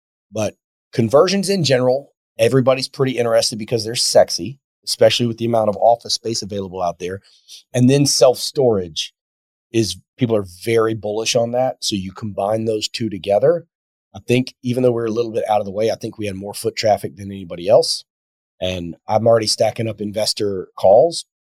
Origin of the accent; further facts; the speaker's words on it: South Carolina, United States; our first property in South Carolina, my home state.